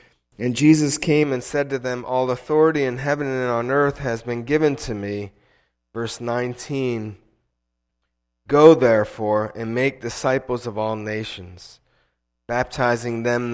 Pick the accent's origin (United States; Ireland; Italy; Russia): Italy; if you count the 9 years that I grew up in Italy as a missionary kid.